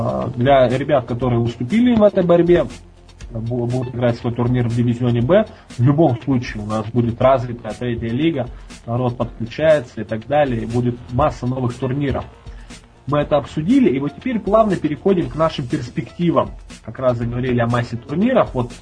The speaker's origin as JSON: {"language": "Russian", "town": "Pervouralsk", "region": "Sverdlovsk Oblast", "country": "Russia", "said": "И вот мы живем в этой агломерации Екатеринбурга. Вот. Я из Первоуральска, это в 30 километрах от Екатеринбурга."}